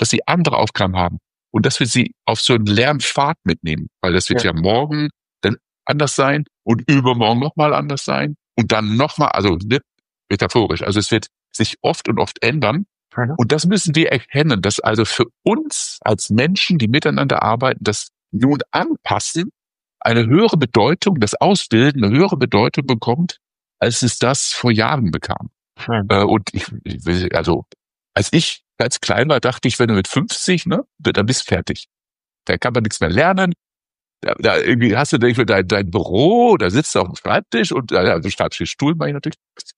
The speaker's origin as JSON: {"language": "German", "region": "North Rhine-Westphalia", "country": "Germany", "said": "ich komme aus dem Ruhrgebiet"}